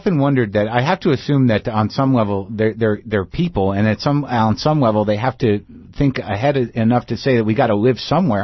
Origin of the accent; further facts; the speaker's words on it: New Mexico, United States; I grew up in New Mexico.